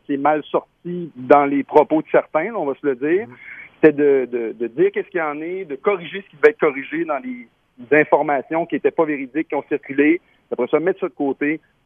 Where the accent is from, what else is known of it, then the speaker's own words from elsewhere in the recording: Saint-Ferdinand, Quebec, Canada; born there; une conférence de presse aussi à Saint-Ferdinand. Pour moi, c'était bien important de faire ça dans mon village natal.